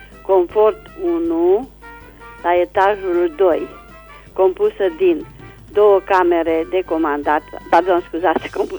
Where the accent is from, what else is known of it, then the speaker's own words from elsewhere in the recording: Reșița, Caraș-Severin, Romania; sunt din Reșița și doresc să fac un anunț la dumneavoastră.